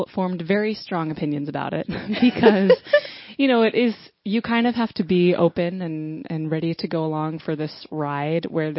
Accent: Dallas, Texas, United States; Well, as you know, I grew up in Dallas.

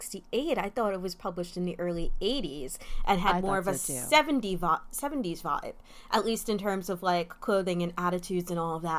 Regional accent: Staten Island, New York, United States; So this is a book about nihilism, vandalism, and why growing up in Staten Island is the worst ever.

